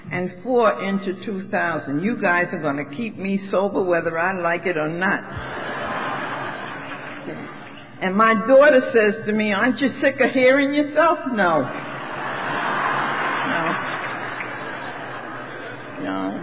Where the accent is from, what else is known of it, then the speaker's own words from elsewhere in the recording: Manhattan, New York, United States; also born or lived in Brooklyn / Queens; I'm the oldest of five children. I was born in Brooklyn and raised in Manhattan, and I've lived in Queens now for 50 years.